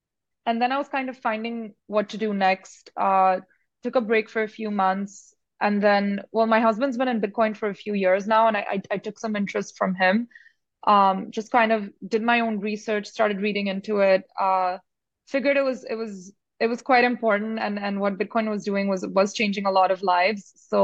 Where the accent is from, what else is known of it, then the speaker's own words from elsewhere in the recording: India; You know, I'm from India